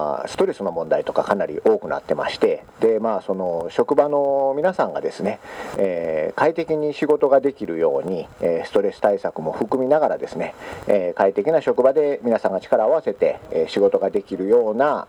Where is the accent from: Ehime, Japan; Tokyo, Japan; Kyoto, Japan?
Ehime, Japan; Matsuyama; それがいずれ帰らないといけないならまだ若くて、いろいろなことができる早いうちに帰っておこうかなということで松山の方に帰ってまいりました